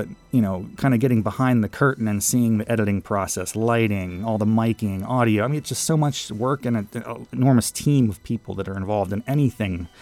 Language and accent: English; West Virginia, United States; Yeah, so I'm originally from West Virginia, rural America, grew up in the 80s